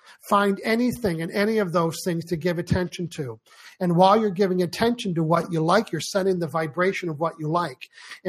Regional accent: Canada; accent: Canadian; Yeah, so that dude's Canadian. Yeah, I'm French Canadian.

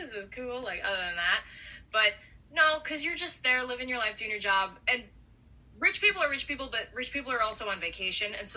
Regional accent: the South, United States; The problem is I was born and raised in the South, so I cannot do it.

